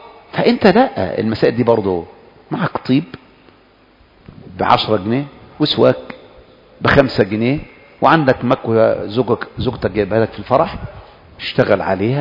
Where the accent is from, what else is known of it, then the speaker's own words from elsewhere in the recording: Gaza, Gaza Strip, Palestine; وأنا من أهل غزة